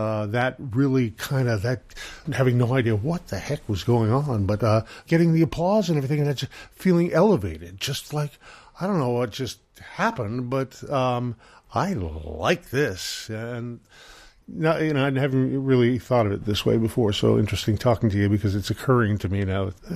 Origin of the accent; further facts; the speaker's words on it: New Hampshire, United States; I was on the ski team because I grew up in New Hampshire and, you know, had my first pair of skis when I was 3 years old.